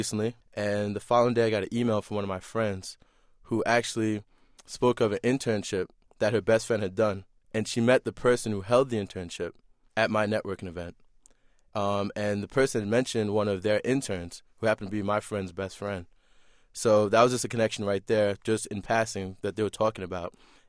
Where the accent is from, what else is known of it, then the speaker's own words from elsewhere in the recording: Queens, New York, United States; also born or lived in Manchester, England; Well, I was born in Manchester, England. I came over in 1986. In Queens, I grew up around, I'd say, the middle-income neighborhood, black and Spanish neighborhood.